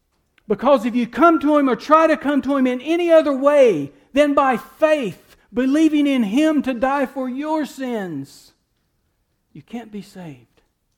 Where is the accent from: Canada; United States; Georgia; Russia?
United States; Bible Belt; I had it for 19 years of my life. I grew up in the Bible Belt.